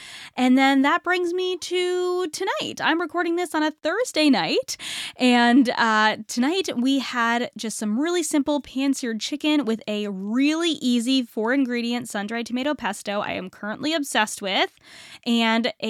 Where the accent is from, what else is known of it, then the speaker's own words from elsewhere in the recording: Northeast, United States; I am not Southern in any way, shape, or form. I am from the Northeast, but I love making barbecue sauce.